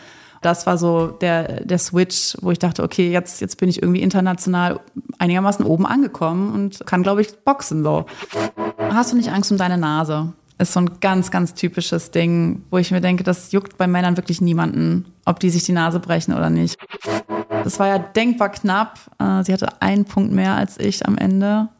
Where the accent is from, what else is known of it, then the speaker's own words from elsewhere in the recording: Haan, North Rhine-Westphalia, Germany; weil ich auch aus so einer ähnlich kleinen Stadt komme, wo ich groß geworden bin, in Hahn bei Hilden, Wuppertal.